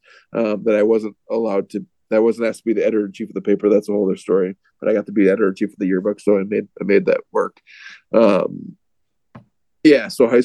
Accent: Irondequoit, New York, United States; know, I was born in the city, grew up in West Irondequoit when I moved here, when we were like 3 or 4. I was born over near Aquinas, actually.

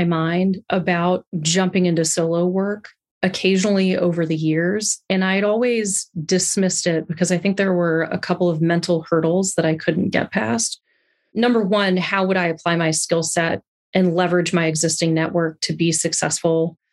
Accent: Dallas, Texas, United States; I grew up in the Dallas area. I went to University of Texas for undergrad and then WashU in St. Louis for law school.

